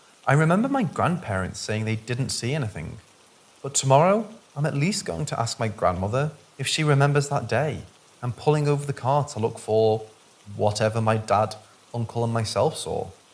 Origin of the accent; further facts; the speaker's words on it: Midwest, United States; My wife is from Australia, and I'm from Midwest America. I'm 33, and she's 26.